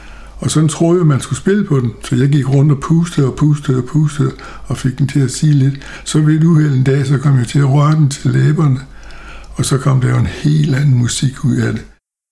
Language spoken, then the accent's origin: Danish; Jutland, Denmark; born there; also born or lived in Funen; Jeg er 77 år gammel. Jeg er født i Jylland, men har levet det meste af min tid på Fyn. Blev så repatrieret i det jyske fra 1975 til 80, og vendte så tilbage til Fyn, hvor jeg har boet siden